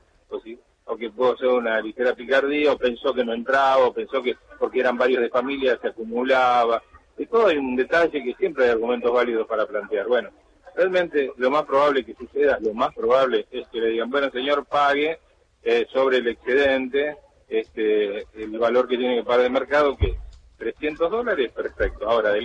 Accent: Argentina; somos seres humanos, somos argentinos

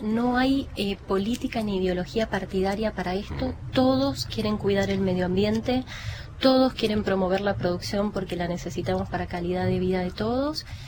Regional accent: Argentina; somos todos los argentinos

